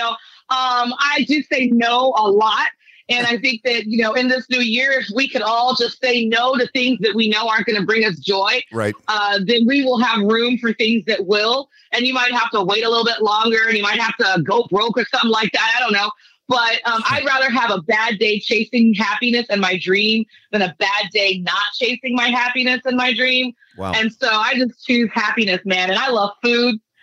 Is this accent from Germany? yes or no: yes; Bad Kreuznach, Rhineland-Palatinate, Germany; also born or lived in Heidelberg; So we were stationed in Germany growing up in Bad Kreuznach and Heidelberg.